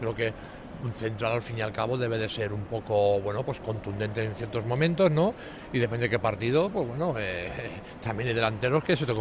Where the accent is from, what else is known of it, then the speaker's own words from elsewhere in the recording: Madrid, Community of Madrid, Spain; yo soy de Madrid, soy madrileño, yo juego a las categorías inferiores del Madrid 6 años. Yo era antes madridista